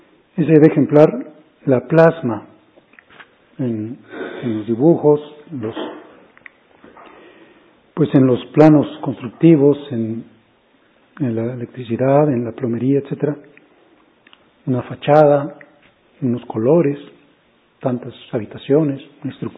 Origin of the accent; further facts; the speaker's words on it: Mexico; Y pues no me gustó ser mexicano, me la paso mal siendo mexicano.